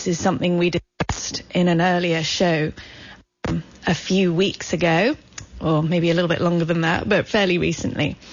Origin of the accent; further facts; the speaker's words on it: United Kingdom; now in Santa Cruz, United States; I'm British, as you can probably tell, but I've lived in Santa Cruz for over 10 years, and I'm also an American citizen.